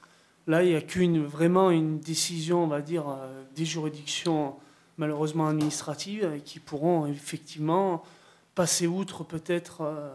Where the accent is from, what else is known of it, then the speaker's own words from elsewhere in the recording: Montpellier, Occitanie, France; Donc moi, je connais un peu, parce que je viens de Montpellier.